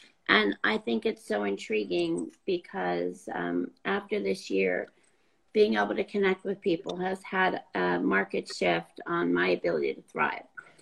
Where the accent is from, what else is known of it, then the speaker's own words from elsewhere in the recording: California, United States; now in Southern California, United States; Well, I'm from Northern California. Don't hold that against me.